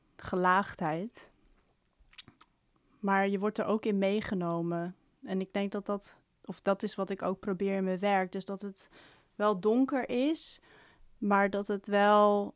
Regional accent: Amsterdam, North Holland, Netherlands; Ik ben opgegroeid in Bosselommer bij een zeer Jordanees gezin.

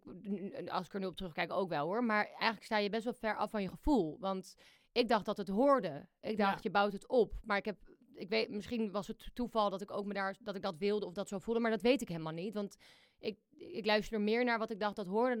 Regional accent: Amsterdam, North Holland, Netherlands; ik ben opgegroeid in Amsterdam en die waren ook hier om de hoek toevallig

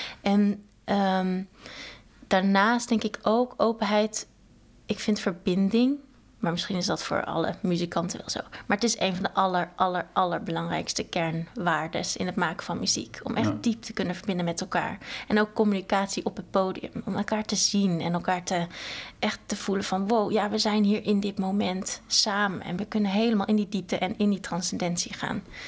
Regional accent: Goirle, North Brabant, Netherlands; also born or lived in Norway; En dat eigenlijk door dus in Noorwegen te wonen, ik ben gaan voelen en ontdekken dat, hey, nee, ja … uit Nederland, uit Goorle.

